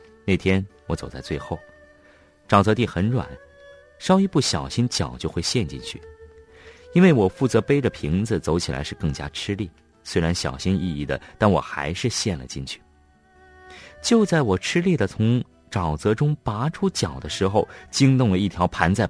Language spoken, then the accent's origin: Chinese; northern China, China; 从小在北方长大的我，根本就没有见过蛇